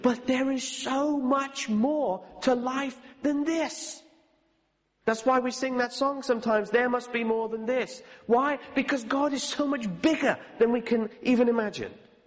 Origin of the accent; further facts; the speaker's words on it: England, United Kingdom; We don't like it because we're English